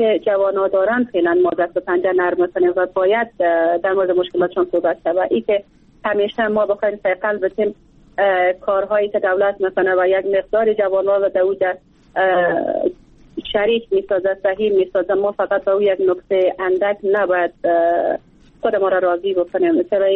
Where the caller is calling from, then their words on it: Bamyan, Afghanistan; از ولایت بامیان هستم